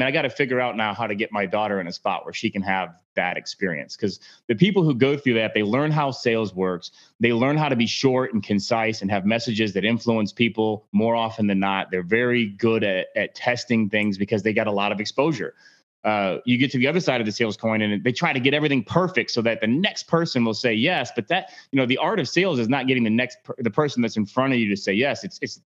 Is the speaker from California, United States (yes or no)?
no; Indiana, United States; I came from Indiana where I can remember the first examples of entrepreneurialism.